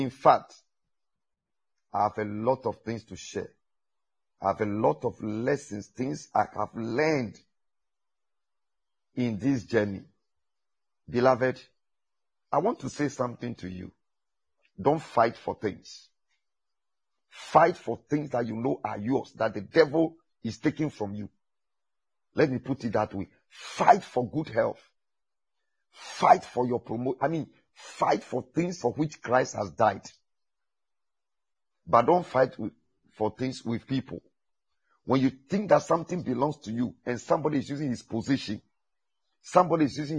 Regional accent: Ghana; And I thank God I'm a Ghanaian. And I thank God for Ghana.

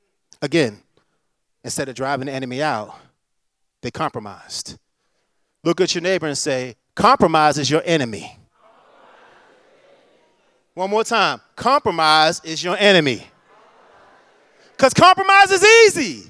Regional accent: Baltimore, Maryland, United States; One of my favorite dudes. I'm from Baltimore.

